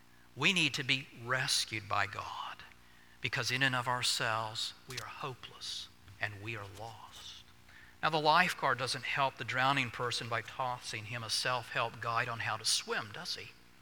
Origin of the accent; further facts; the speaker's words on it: Alabama, United States; And we found a shiny red vehicle that was suited to her needs in my hometown in Alabama.